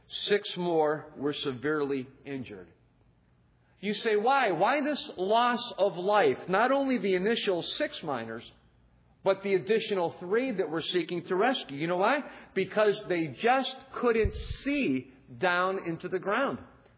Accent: Cleveland, Ohio, United States; I'm from the Cleveland area.

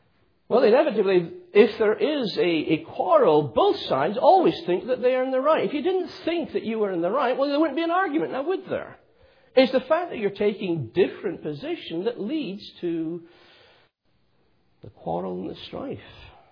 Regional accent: Scotland, United Kingdom; I was brought up in Scotland

